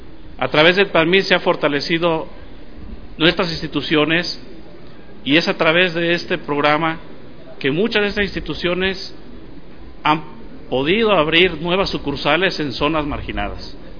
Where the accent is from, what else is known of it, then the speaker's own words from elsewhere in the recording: Guerrero, Mexico; soy originario del estado de Guerrero